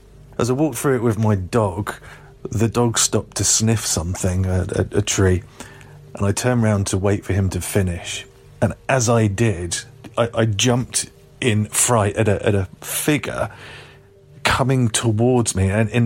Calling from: Glastonbury, South West England, United Kingdom; Hello Derek … I'm calling from Glastonbury in southwest England.

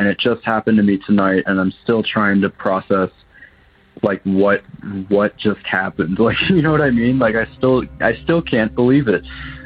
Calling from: Waterloo, Ontario, Canada; I'm calling from Waterloo, Ontario, Canada.

